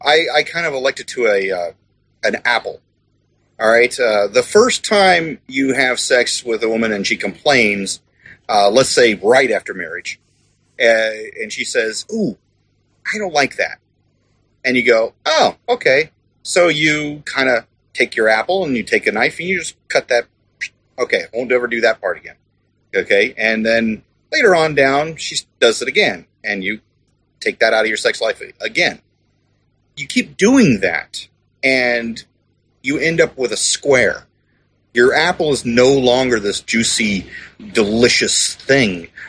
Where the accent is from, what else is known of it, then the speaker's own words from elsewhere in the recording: Indiana, United States; moved away; I'm originally from Indiana. Our traffic was fine up there.